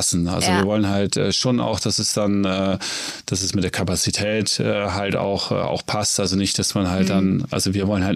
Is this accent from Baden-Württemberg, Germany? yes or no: no; Lower Saxony, Germany; ich komme aus dem Norden, komme gar nicht aus dem Süden, hört man wahrscheinlich auch, auch ganz leicht. Mein Nachbar im Emsland